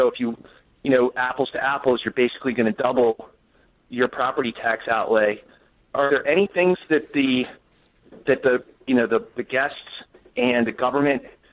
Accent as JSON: {"language": "English", "town": "Baltimore", "region": "Maryland", "country": "United States", "tie": "born or raised there", "lives_now": "Severn, United States", "said": "I love Baltimore. I was born in Baltimore. We've always lived in the suburbs"}